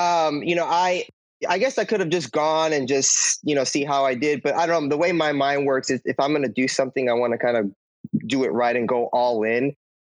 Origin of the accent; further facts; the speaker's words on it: Puerto Rico; Well, I'm from Puerto Rico.